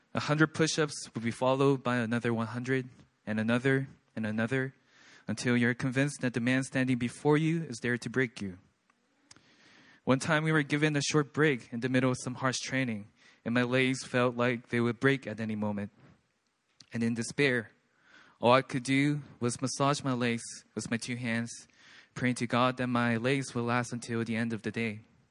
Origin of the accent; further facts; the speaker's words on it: Seoul, South Korea; I grew up here in Seoul, South Korea, and currently I am serving my country, South Korea